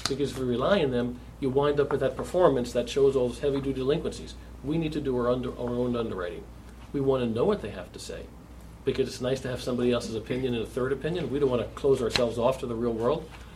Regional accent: New York, United States; So yes, I'm a New Yorker, I apologize, but we like Midtown Manhattan.

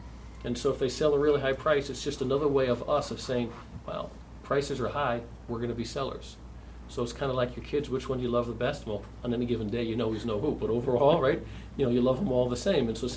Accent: New York, United States; So yes, I'm a New Yorker, I apologize, but we like Midtown Manhattan.

